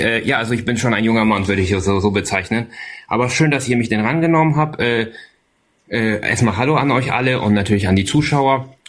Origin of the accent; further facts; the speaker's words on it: Poland; German is a second language; now in Germany; Also, ne, also ich komme aus Polen, wohne in Deutschland schon seit 18 Jahren